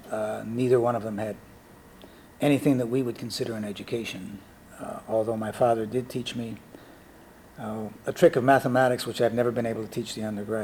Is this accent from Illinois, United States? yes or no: yes; Chicago, Illinois, United States; born there; Well, I was born in Chicago, Illinois, a long time ago. I'm 76 years old.